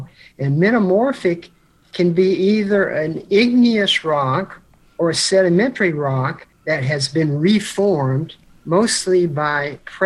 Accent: Blacksburg, Virginia, United States; Actually, I grew up in Blacksburg, Virginia, and my father was a chemist at Virginia Tech.

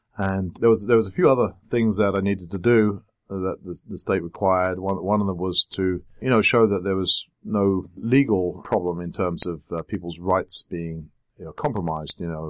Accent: England, United Kingdom; Well, you know, being an Englishman, dogs are very common over there.

